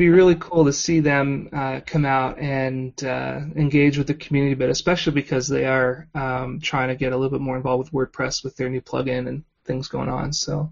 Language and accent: English; Ottawa, Ontario, Canada; I hail from Ottawa, Canada.